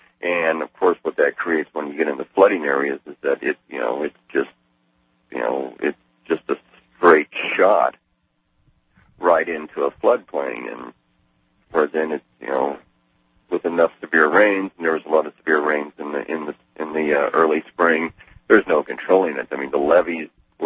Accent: Montana, United States; And we're from Montana originally, and Montana has been in a 10-year drought cycle.

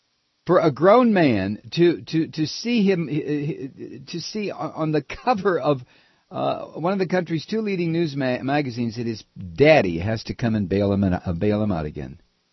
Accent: Toledo, Ohio, United States; I grew up in Toledo. That's what we did for fun.

